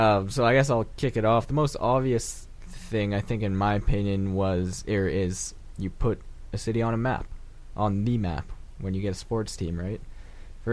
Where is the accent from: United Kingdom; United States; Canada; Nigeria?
Canada; Edmonton, Alberta; I'm from Edmonton. We have the Oilers, and we have a CFL team as well, but the Oilers are really what the town runs on